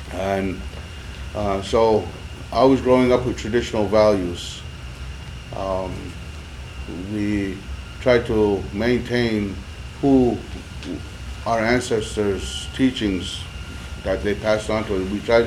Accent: Kahnawake, Quebec, Canada; moved away; Originally, I came from Ganawage, but like many others, in 1974, we left what people call the reservation.

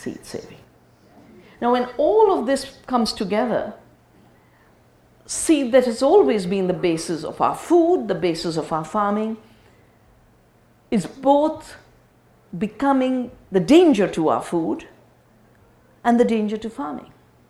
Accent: Uttarakhand, India; I come from the Himalaya, from Doon Valley. I was born there, I've returned there to do this work, start the farm, start the Earth University

